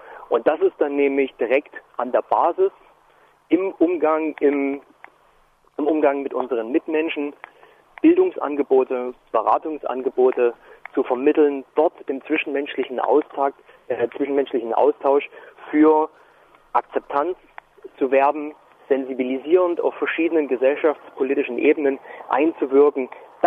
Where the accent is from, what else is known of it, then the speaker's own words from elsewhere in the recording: Saxony, Germany; aus meiner Heimatstadt, einer kleinen Stadt im Erzgebirge